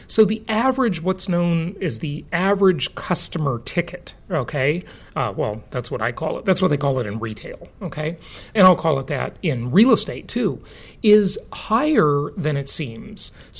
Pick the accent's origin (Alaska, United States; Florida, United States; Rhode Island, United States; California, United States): California, United States; Los Angeles; Los Angeles, my hometown, 20,000 units.